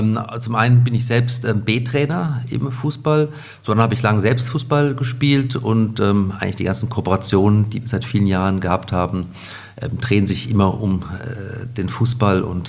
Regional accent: Nuremberg, Bavaria, Germany; born there; Ich bin in Nürnberg geboren und habe dann in Heidelberg Sport und Mathematik auf Lehramt studiert.

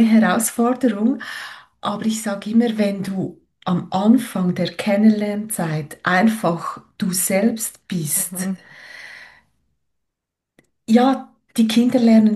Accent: Switzerland; Ja, wie ihr hört, komme ich aus der Schweiz

